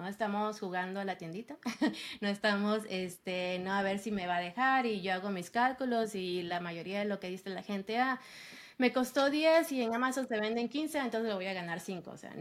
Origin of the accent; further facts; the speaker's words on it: Mexico; moved away; no que paremos de pensar como mexicanos